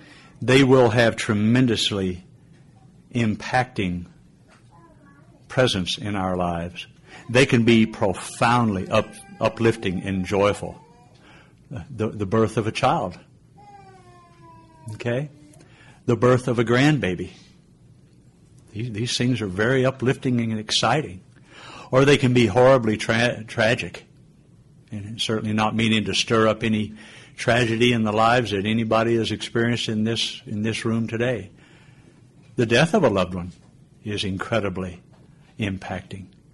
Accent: United States; But I was born and raised in America, and how fortunate I have been.

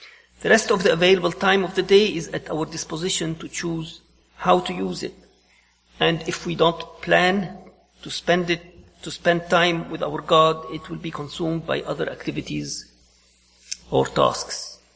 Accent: Lebanon; now in United States; When I grew up in Lebanon back in the 70s, when we got our first TV, there were three broadcast channels

